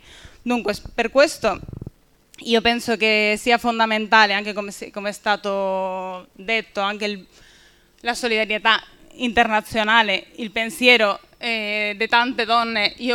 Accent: Spain; della Corrente Umanista Socialista, vengo dalla Spagna, mi sono impegnata lì per tanti anni.

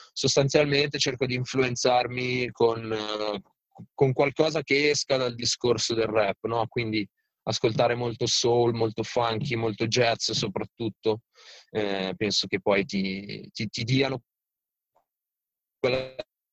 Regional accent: Varese, Lombardy, Italy; io sto a Varese innanzitutto, sono nato a Varese, sto a Varese e rappo praticamente da 10 anni

